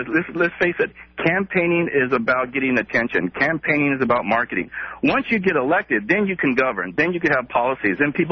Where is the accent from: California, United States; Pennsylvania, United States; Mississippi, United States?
California, United States; Sacramento; he's from Sacramento. He's from my hometown. He's my hometown boy here.